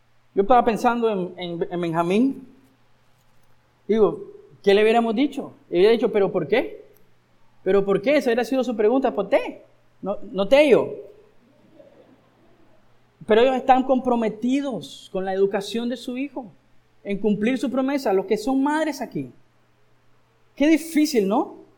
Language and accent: Spanish; Nicaragua; Quizás nosotros, como nicaragüenses, nuestra cultura y idiosincrasia